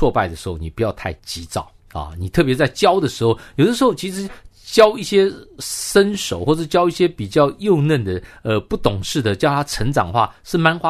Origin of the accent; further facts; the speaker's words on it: China; 我们中国人